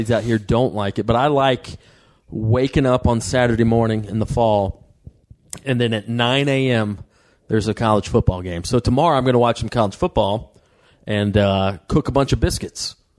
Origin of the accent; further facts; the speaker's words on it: Southeast, United States; now in California, United States; growing up in the Southeast, it was kickoffs always at noon